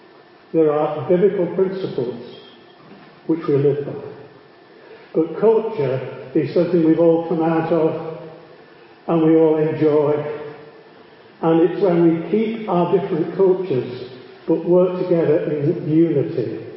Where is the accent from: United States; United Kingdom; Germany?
United Kingdom; England; He's German, I'm English.